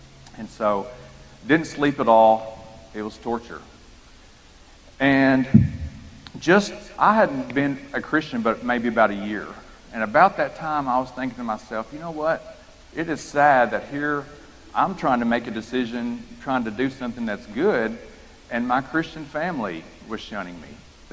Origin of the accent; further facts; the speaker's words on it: Kentucky, United States; But in where I grew up in Kentucky, even in the world of sports, it was even worse.